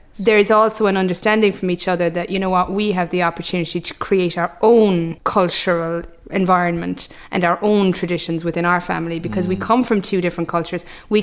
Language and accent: English; Munster, Ireland; now in Cork, Ireland; originally from Kerry, living in Cork for the last probably 13, 14 years.